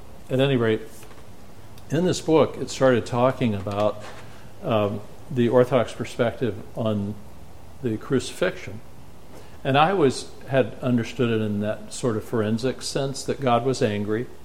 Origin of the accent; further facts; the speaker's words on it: Oklahoma, United States; I grew up in Oklahoma, and one of the things we loved to do was to sleep out under the stars, particularly during hay season